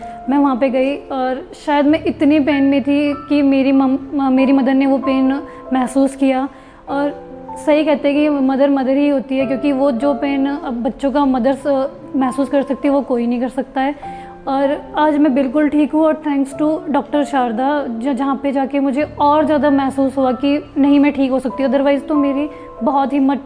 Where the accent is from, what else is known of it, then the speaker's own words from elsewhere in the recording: Paonta Sahib, Himachal Pradesh, India; now in Chandigarh, India; मैं बेसिकली पांवटा साहिब से हूँ। 3 साल पहले ही मैं चंडीगढ़ में शिफ्ट हुई हूँ।